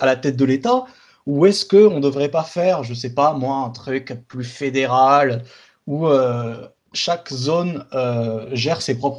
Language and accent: French; Bordeaux, Nouvelle-Aquitaine, France; Moi je suis bordelais.